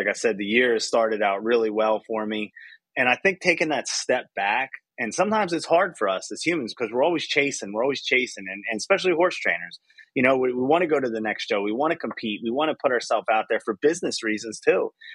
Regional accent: East Coast, United States; And I was like, I'm from the East Coast. We all know it's a little bit harder when you got to travel

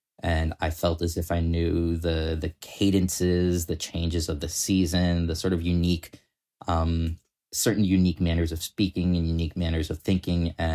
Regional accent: Longmeadow, Massachusetts, United States; my hometown. It's called Longmeadow, Massachusetts. It's a little town founded 1644, has a population of roughly 10,000 people.

